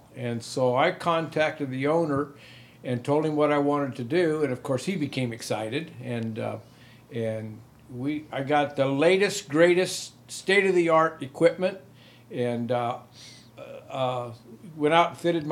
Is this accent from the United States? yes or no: yes; San Diego, California, United States; now in Loreto, Mexico; I live in Loreto. I'm from San Diego.